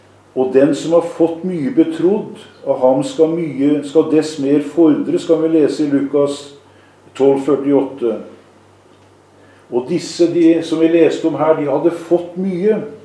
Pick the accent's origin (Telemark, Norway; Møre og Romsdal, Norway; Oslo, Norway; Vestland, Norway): Telemark, Norway; Kragerø; Borti Kragerø, der jeg kommer ifra, så var jeg en del med